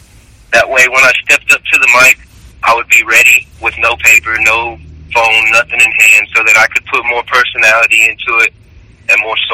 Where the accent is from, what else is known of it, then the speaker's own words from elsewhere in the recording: Houston, Texas, United States; So when I stepped into rap, it was more of an environmental thing because I'm from Houston, Texas.